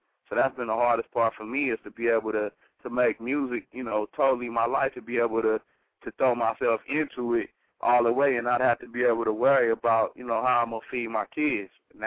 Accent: California, United States; you know, like I say, I'm from the West Coast, so the Bay Area, I'm real deep off in the SIBO … you know, all of that.

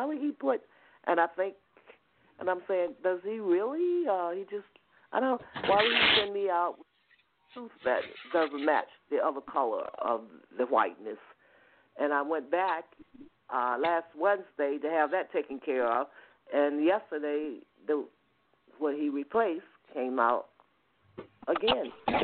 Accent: Georgia, United States; Yes, you're right. I am from Georgia.

